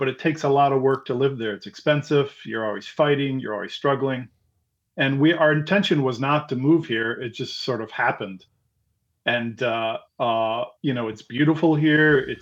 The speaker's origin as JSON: {"language": "English", "town": "Oconomowoc", "region": "Wisconsin", "country": "United States", "tie": "born or raised there", "also_born_or_lived": "New York", "said": "used to live in New York, and we worked on some films, and we did theater and stuff, and we moved back. I grew up in Oconomowoc, And my folks had a house fixer-upper they bought in Waupaca, and I moved back here to help fix it up"}